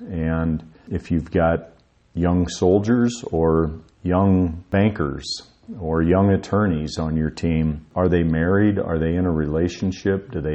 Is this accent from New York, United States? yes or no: no; Spearfish, South Dakota, United States; I grew up in western South Dakota in Spearfish.